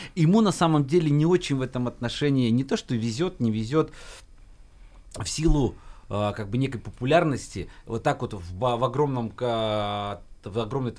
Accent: Urals, Russia; я же с Урала там много меда.

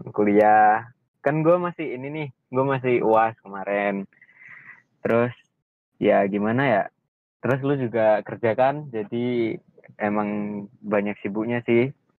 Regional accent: Sidoarjo, East Java, Indonesia; now in Bogor, Indonesia; gue dari Bogor. Gue dari Sidoarjo yang merantau ke Bogor buat kuliah.

